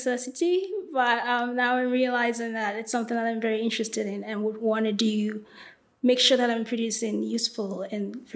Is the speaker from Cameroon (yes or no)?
yes; Cameroon; now in United States; Growing up in Cameroon, like I grew up in Cameroon, I didn't know any other African country.